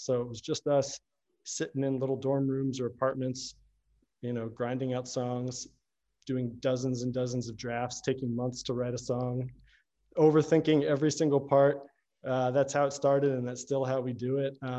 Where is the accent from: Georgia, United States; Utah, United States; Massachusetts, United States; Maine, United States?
Georgia, United States; moved away as an adult; also born or lived in Tennessee / Florida; I grew up in mostly in the South, in Georgia, and a little bit in Tennessee and Florida. But then when I was 18, I moved to upstate New York to go to college.